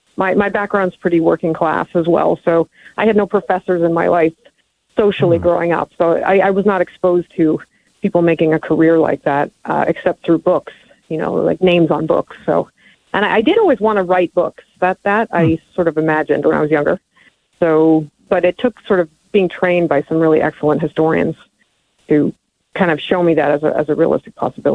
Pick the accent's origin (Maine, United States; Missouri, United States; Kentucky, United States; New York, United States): New York, United States; Cornwall; also born or lived in Queens; Well, I grew up in a small town called Cornwall in the Hudson Valley in New York. Originally from Queens, New York, so I like to get that. I'm officially a New Yorker.